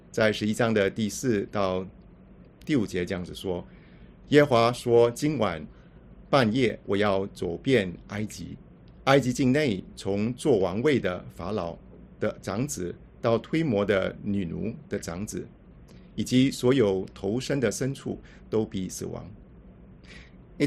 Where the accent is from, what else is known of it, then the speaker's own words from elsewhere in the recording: Singapore; 我从新加坡过来